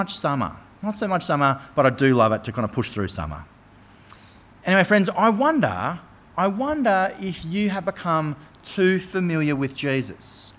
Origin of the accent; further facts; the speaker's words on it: Sunshine Coast, Queensland, Australia; I grew up on the Sunshine Coast. I spent the first 18 years of my life there.